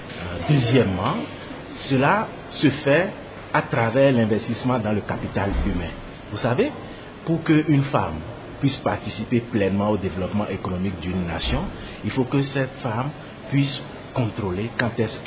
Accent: Kasaï, DR Congo; que ce soit chez nous au Kasaï en RDC

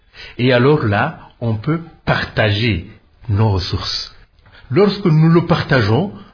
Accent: Rwanda; je suis Rwandais. Au Rwanda, on ne parle plus d'ethnie, mais cela ne veut pas dire que les ethnies ne fonctionnent plus au Rwanda. Je suis de l'ethnie Hutu.

